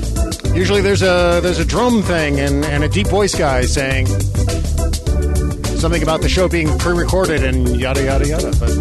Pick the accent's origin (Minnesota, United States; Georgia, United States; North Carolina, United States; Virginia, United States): Virginia, United States; we're both from the Washington, D.C. area. We grew up literally within about a mile of each other